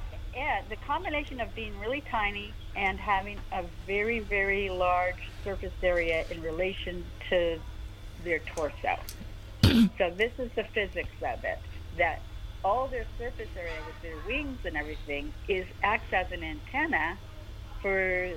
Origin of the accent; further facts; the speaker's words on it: Washington, District of Columbia, United States; And I grew up around Washington, D.C., where there's lots and lots of demonstrations, you know, every day of the week practically.